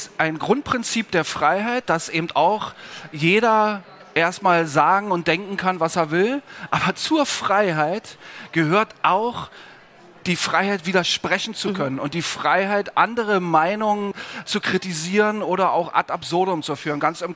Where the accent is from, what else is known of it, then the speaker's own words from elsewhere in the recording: Berlin, Germany; Ich bin ja in Ostberlin groß geworden.